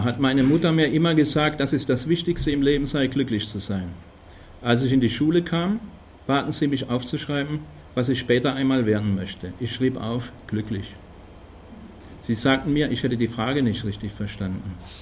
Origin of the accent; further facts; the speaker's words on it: Stuttgart, Baden-Württemberg, Germany; ich komme aus Stuttgart